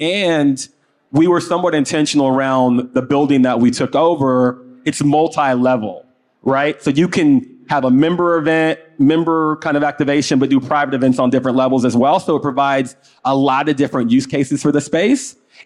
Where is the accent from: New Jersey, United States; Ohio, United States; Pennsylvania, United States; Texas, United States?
Texas, United States; My brother and I grew up in Texas, and Juneteenth was really a Texas holiday for the longest